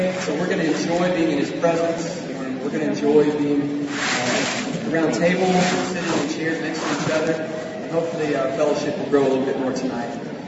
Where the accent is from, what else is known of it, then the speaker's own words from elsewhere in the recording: Memphis, Tennessee, United States; I come from Memphis, Tennessee, from City Harvey Church. And up here I represented five congregations, including City Harvey Church in Memphis, where I come from.